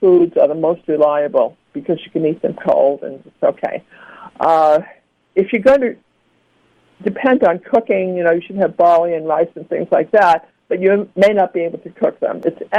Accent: Brooklyn, New York, United States; So I grew up in Brooklyn, New York, where you never saw sun.

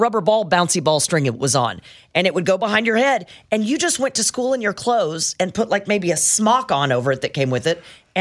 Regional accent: Kansas City, Missouri, United States; Here were your choices growing up in the Kansas City area.

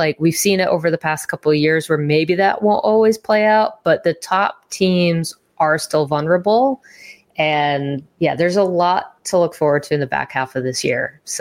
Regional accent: Boston, Massachusetts, United States; I'm from the Boston area. I went to all of these Boston Breakers games over the years.

